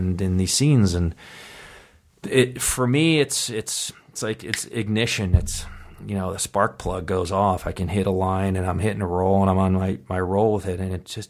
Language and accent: English; East Coast, United States; growing up in the East Coast, the winters, how tough it is